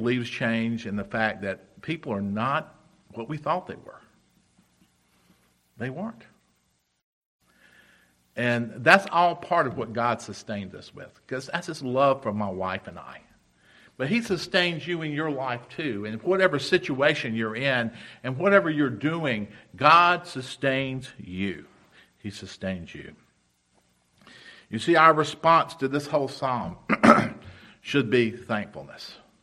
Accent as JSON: {"language": "English", "town": "Rock Hill", "region": "South Carolina", "country": "United States", "tie": "born or raised there", "moved": "as an adult", "lives_now": "Pennsylvania, United States", "said": "And I'm a Southern boy, if you can't tell. And I'd never lived north of my hometown, Rock Hill, South Carolina, which is just below Charlotte."}